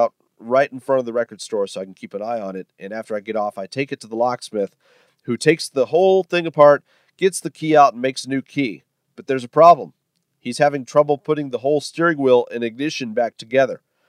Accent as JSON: {"language": "English", "town": "Cleveland", "region": "Ohio", "country": "United States", "said": "Somewhere during that night, I meet a couple of other girls, and when the one finds out that I'm from Cleveland, she offers to let me stay at her apartment."}